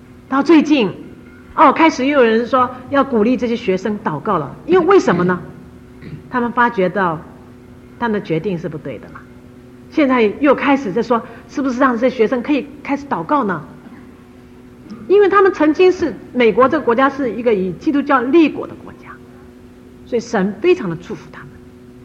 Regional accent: Taiwan; moved away; 好像早期我从台湾来，早期台湾有送面粉、送牛奶、送黄豆

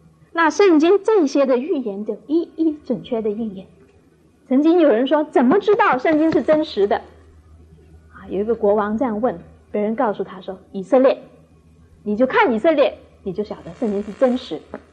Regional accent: China; 好，我们中国人，各位在这里，我们来自不同的地方，不同的背景

